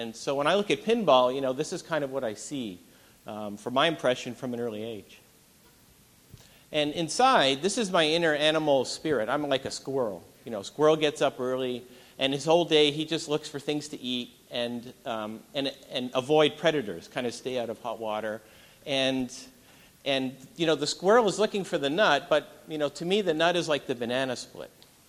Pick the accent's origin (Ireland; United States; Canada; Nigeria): Canada; I played hockey, you know, growing up in Canada, and all the hockey arenas had pinball machines.